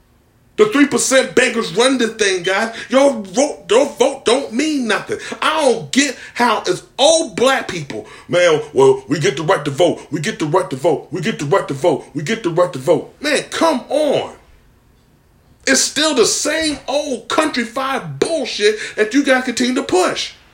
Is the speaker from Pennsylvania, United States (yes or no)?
yes; Philadelphia, Pennsylvania, United States; I'm originally from Philadelphia, so I know what Joe Biden has done.